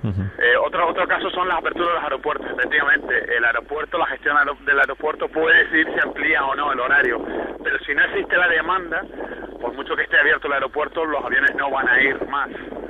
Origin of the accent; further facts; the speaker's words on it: Canary Islands, Spain; Yo, que soy canario